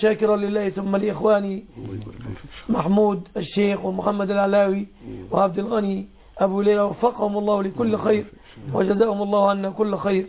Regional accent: Egypt

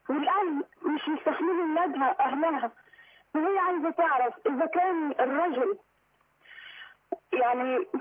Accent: Port Said, Port Said Governorate, Egypt; من بورسعيد.

